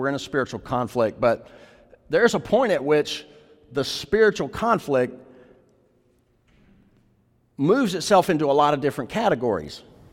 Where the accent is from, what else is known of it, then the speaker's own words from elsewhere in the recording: the South, United States; I'm a Southerner, you know, like we're huggy